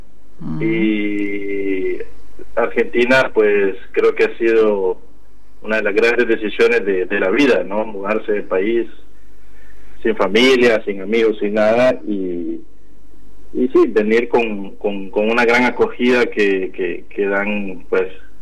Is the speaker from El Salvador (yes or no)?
yes; Santa Tecla, La Libertad, El Salvador; Soy de Santa Tecla.